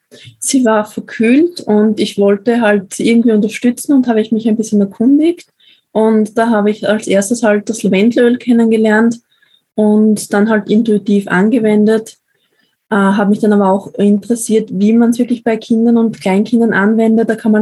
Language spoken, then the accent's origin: German; Styria, Austria; Also, ich bin 40 Jahre alt, habe eine 6-jährige Tochter, bin verheiratet und wohne in einem kleinen Ort in der Steiermark in Österreich. Hört man natürlich auch im Dialekt ein bisschen.